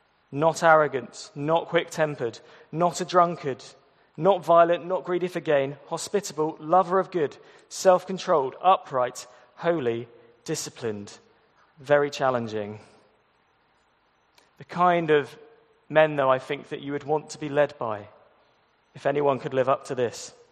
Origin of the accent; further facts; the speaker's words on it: Surrey, South East England, United Kingdom; People from Surrey are work-obsessed, overly private, and a little bit rude. I can say that because I'm from Surrey.